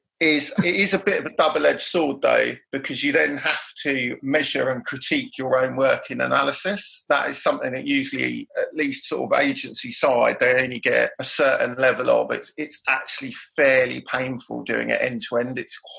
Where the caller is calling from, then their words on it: London, United Kingdom; Kensal Green, so West London.